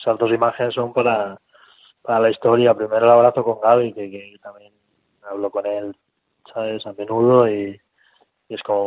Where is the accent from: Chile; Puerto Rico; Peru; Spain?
Spain; Yo soy español aquí.